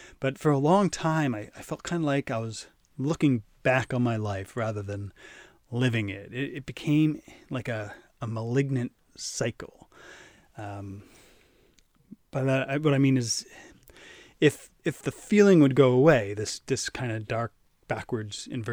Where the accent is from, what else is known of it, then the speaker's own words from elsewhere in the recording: New Jersey, United States; Middle school, we actually called it junior high where I grew up in New Jersey, and it went from seventh to ninth grades.